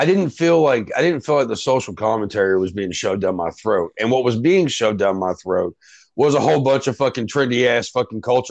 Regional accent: Kentucky, United States; I'm from Kentucky, so sometimes I word things wrong.

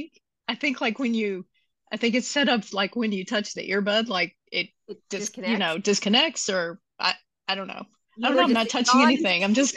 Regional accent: Kentucky, United States; now in Atlanta, United States; I live in Atlanta, Georgia. I'm originally from Kentucky. I have lived in a whole bunch of different places.

